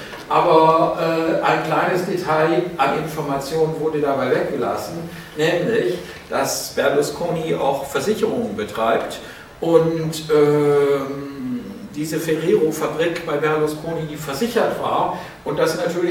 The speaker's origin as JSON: {"language": "German", "town": "Marburg", "region": "Hesse", "country": "Germany", "tie": "born or raised there", "said": "ich bin nun in Marburg aufgewachsen und das ist also so die Ecke von Allendorf"}